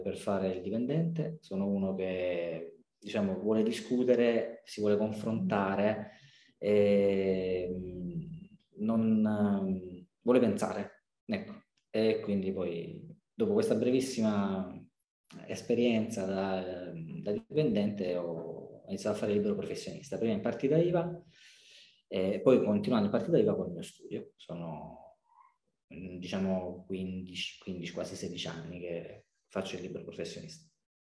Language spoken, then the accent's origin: Italian; Lecce, Apulia, Italy; che io sono di Lecce, vivo e lavoro in un paese della provincia di Lecce